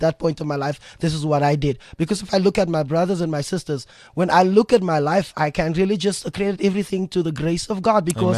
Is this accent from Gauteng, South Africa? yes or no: yes; Eldorado Park, Gauteng, South Africa; born or raised there